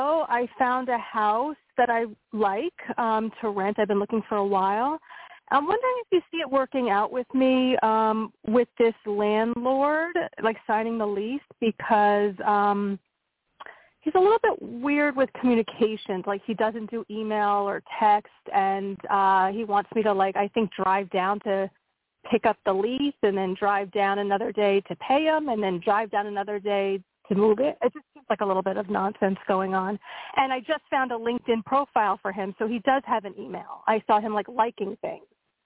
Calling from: Pennsylvania, United States; from Pennsylvania.

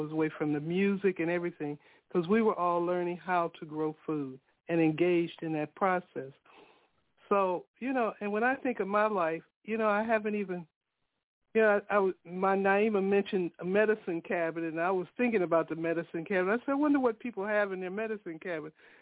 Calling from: Pembroke Township, United States; from Pembroke Township.

